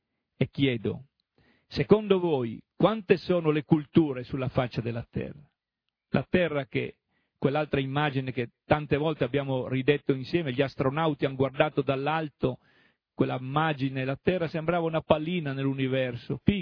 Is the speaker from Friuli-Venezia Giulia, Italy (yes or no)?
yes; Tualis, Friuli-Venezia Giulia, Italy; riconosco che sono di Tualis, della montagna del Friuli